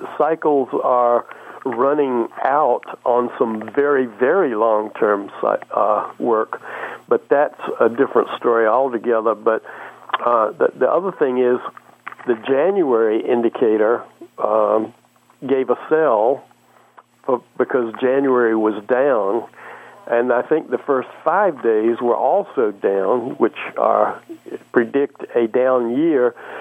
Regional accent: Oxford, North Carolina, United States; moved away as an adult; I grew up in Oxford, a little town, which was about 30 or 40 miles from due north of Raleigh and Durham and up near the Virginia line.

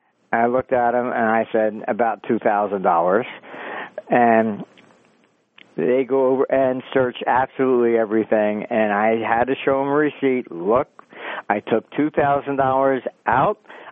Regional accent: United States; Look, I'm not British. I'm American.

